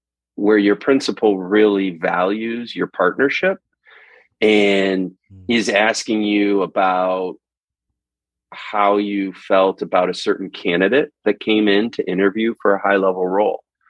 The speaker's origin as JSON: {"language": "English", "town": "Canandaigua", "region": "New York", "country": "United States", "tie": "born or raised there", "also_born_or_lived": "Boston", "said": "I grew up in Canandaigua. I honestly was not too fond of growing up here because I felt it was too small, there was no anonymity in Canandaigua, New York, and so I ran away to Boston and then to New York City."}